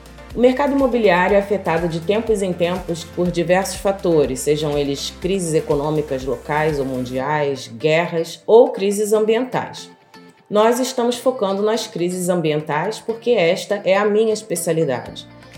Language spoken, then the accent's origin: Portuguese; Brazil; Eu nasci no Brasil, um país onde vivemos uma guerra civil diária entre traficantes e policiais.